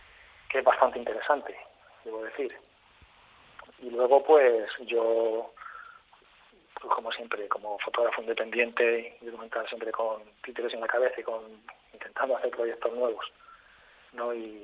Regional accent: Albacete, Castilla-La Mancha, Spain; como yo soy de Albacete originario, y esta ciudad fue sede de las brigadas internacionales

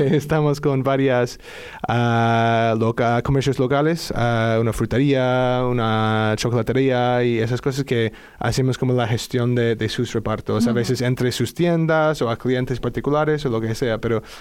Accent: Seattle, Washington, United States; Spanish is a second language; moved away; yo soy de Estados Unidos, como probablemente se puede notar. Y vengo de Seattle.

